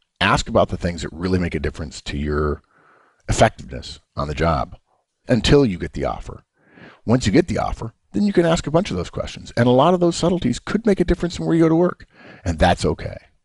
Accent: United States; because she's British and I'm American

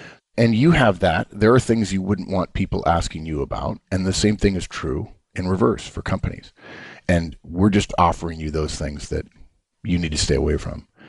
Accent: United States; because she's British and I'm American

